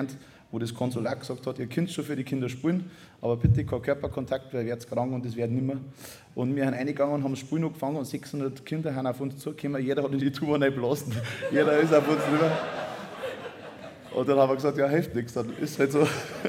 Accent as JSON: {"language": "German", "region": "Bavaria", "country": "Germany", "accent": "Bavarian", "said": "mit unserem Dialekt, mit unserer Sprache, wir singen halt die meisten Stücke auf Bayerisch, weil ich halt Bayerisch besser kann als andere."}